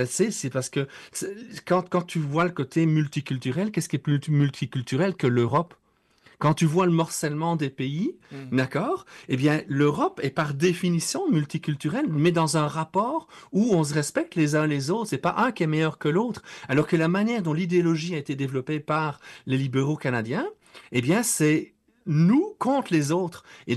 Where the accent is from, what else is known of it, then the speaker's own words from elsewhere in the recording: Liège, Wallonia, Belgium; je suis originaire de Liège en Belgique, c'est une province dans laquelle 30% des gens sont allemands.